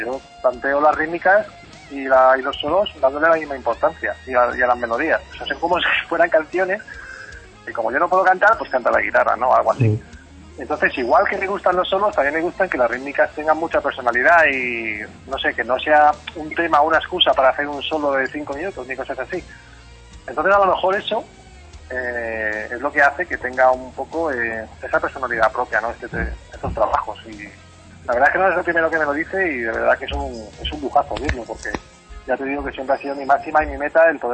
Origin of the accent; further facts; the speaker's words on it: Yecla, Region of Murcia, Spain; yo soy de Yecla, en la región de Murcia, y claro, yo tenía mis bandas aquí en la ciudad